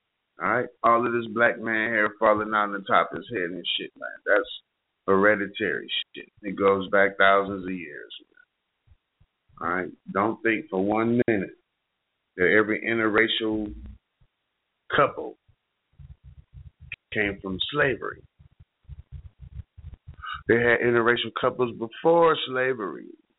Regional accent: Cleveland, Ohio, United States; but go Cavs, what can I say? I'm from Cleveland.

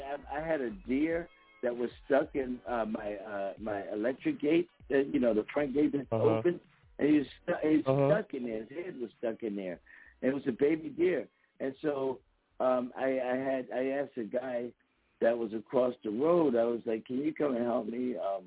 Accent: Philadelphia, Pennsylvania, United States; I'm a city boy. I'm from Philly, right?

